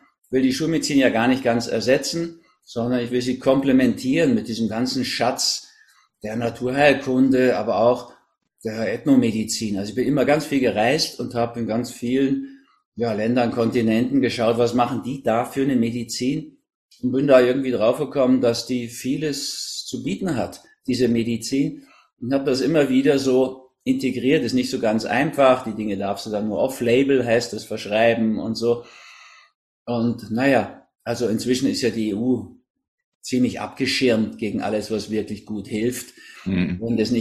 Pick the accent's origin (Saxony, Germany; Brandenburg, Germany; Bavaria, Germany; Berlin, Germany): Berlin, Germany; also born or lived in Hamburg; Ich bin so eine Mischung aus Berlin und Hamburg, in Berlin geboren.